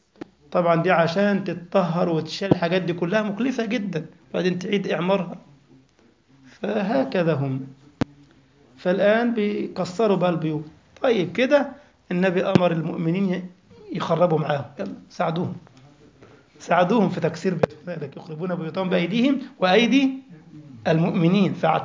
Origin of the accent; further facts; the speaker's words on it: Egypt; يعني عندنا في مصر أذكر في الثمانينات كنا ذهبنا إلى رحلة مدرسية في شبه جزيرة سيناء في العريش ورفح